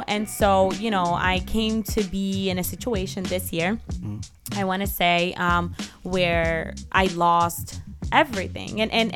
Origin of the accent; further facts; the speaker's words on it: Dominican Republic; Like, you know, I'm from the Dominican Republic.